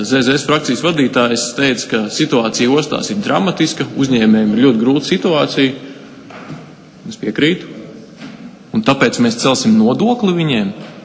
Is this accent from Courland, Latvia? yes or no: no; Liepāja, Kurzeme, Latvia; Un es kā liepājnieks vēl par Liepāju gribu pakomentēt.